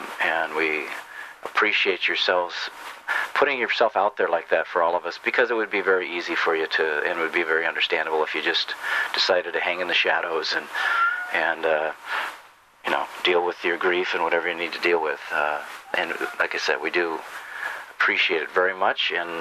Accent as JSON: {"language": "English", "town": "Cottage Grove", "region": "Oregon", "country": "United States", "said": "Of course, I'm from Cottage Grove"}